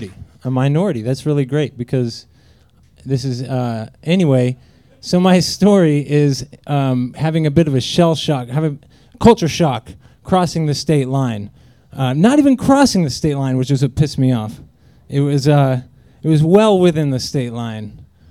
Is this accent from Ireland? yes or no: no; Portland, United States; now in Austin, United States; I'm new in town. I'm from Portland. Austin is a wonderful city.